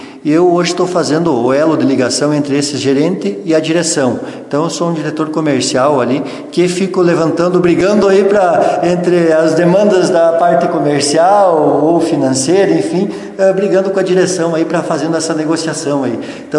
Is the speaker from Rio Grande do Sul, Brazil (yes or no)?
yes; Ibiaçá, Rio Grande do Sul, Brazil; born there; Mas é oriunda de Ibiaçá, eu nasci em Ibiaçá e hoje estamos aqui em Lagoa já há mais de 34